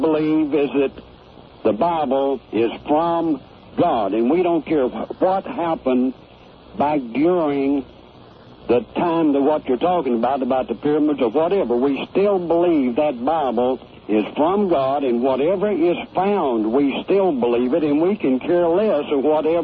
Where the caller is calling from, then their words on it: Tuscaloosa, Alabama, United States; in Tuscaloosa.